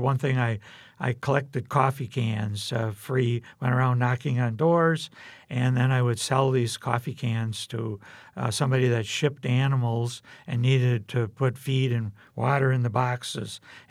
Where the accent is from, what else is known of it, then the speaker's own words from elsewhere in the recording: Freedom, Wisconsin, United States; I grew up in Freedom, which is a small town up in northeastern Wisconsin, population a few hundred, so everyone knew everyone.